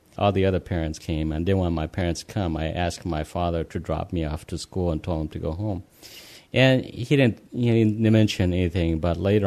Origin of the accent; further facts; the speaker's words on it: Laos; For a long time, I didn't want to acknowledge that I was from Laos. I did not want to acknowledge that I was Hmong.